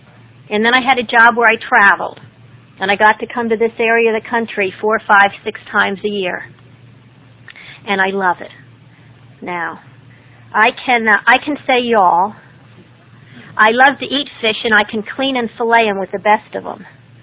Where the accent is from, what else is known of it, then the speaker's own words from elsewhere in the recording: Pennsylvania, United States; born there; I have sisters that are Terry Ann and Mary Sue, and I was born in Pennsylvania.